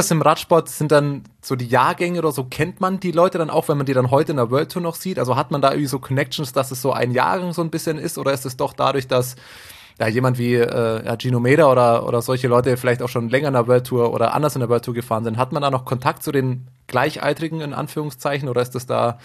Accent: Bavaria, Germany; Ich komme aus dem Allgäu, das ist jetzt der österreichischen oder der Tiroler Kultur nicht ganz so weit weg.

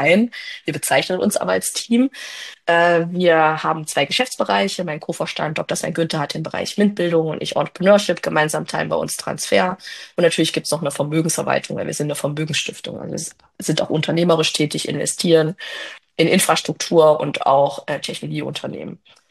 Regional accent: Thuringia, Germany; Ich bin aus Thüringen

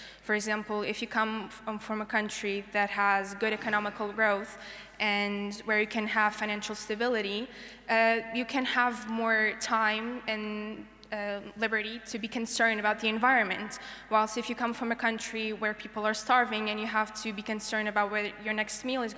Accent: Portugal; English is a second language; from Portugal.

